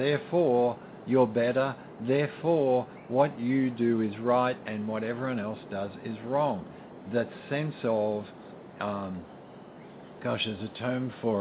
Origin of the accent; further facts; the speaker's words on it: Australia; now in United States; I'm an alien because I'm from another country, and I'm an Australian. So I have a very alien point of view about America.